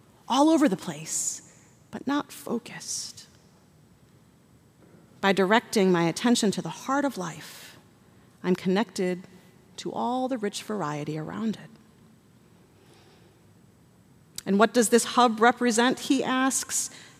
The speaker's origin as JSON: {"language": "English", "country": "Netherlands", "second_language": "English", "said": "In my home country, the Netherlands, you still see many large wagon wheels"}